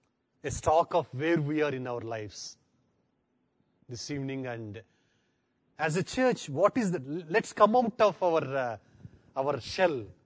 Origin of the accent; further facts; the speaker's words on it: India; See, you're far advanced, I say, as an Indian.